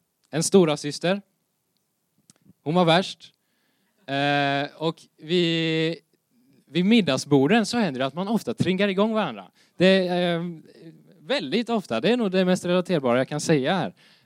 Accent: Linköping, Östergötland, Sweden; now in Nässjö, Sweden; Jag kommer som sagt ifrån Linköping. Jag bor som sagt i Nässjö

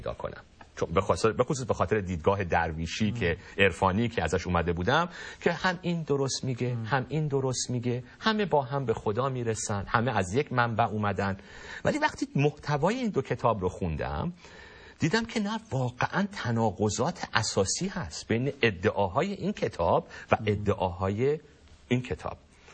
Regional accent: Iran; moved away; وقتی خودم از ایران اومدم بیرون و خودم به این سوال رسیدم

